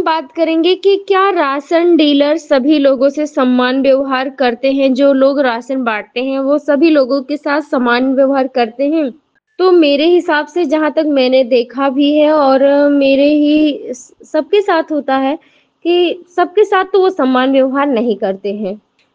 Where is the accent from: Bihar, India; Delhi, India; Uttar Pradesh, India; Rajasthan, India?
Uttar Pradesh, India; Chetia Murar; और मेरी उम्र है 28 साल। मैं चेतिया मुरार की रहने वाली हूँ और वहाँ का जो पिन कोड नंबर है वो है 2718-35।